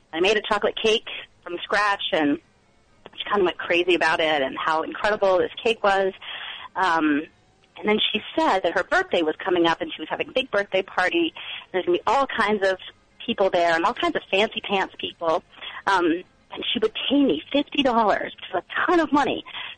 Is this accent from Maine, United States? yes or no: yes; Maine, United States; now in Cambridge, United States; in Cambridge, but I'm actually from Maine.